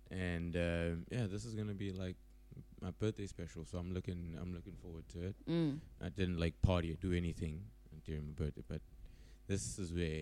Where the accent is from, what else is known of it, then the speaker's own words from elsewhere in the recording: KwaMashu, KwaZulu-Natal, South Africa; I grew up Kwamashu. Dude, just born and bred.